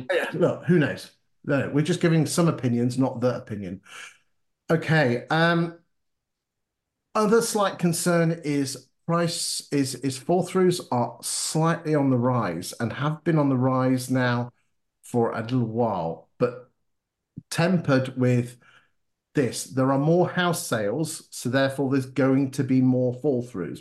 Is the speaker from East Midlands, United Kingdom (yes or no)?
yes; Grantham, East Midlands, United Kingdom; anecdotal evidence suggests that in my hometown of Grantham is that the 2 and 3 bedroom semis are selling like hotcakes